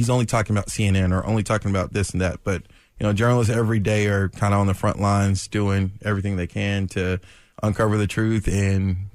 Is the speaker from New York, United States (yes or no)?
no; Decatur, Georgia, United States; South DeKalb Mall, I'm from, you know, I grew up in Decatur.